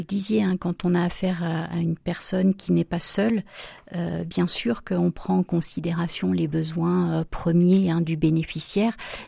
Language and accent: French; Saint-Étienne, Auvergne-Rhône-Alpes, France; born there; Donc, je suis née à Saint-Étienne et donc mes parents habitent toujours dans la plaine du Forêt.